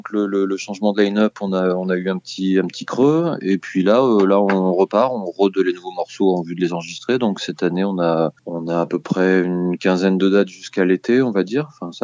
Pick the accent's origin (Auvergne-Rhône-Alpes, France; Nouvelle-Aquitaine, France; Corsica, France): Auvergne-Rhône-Alpes, France; Alors moi, je suis de l'Allier, donc c'est un peu l'autre extrémité de l'ex-région Auvergne